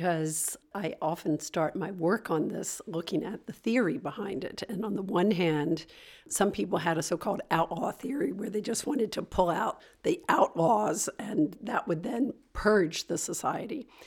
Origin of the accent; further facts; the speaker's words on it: United States; And I was a woman, and I was American.